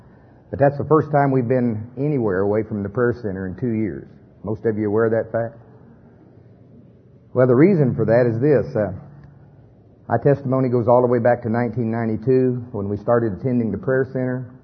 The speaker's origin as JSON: {"language": "English", "region": "Oklahoma", "country": "United States", "said": "I'm from Pottawatomie County, Oklahoma."}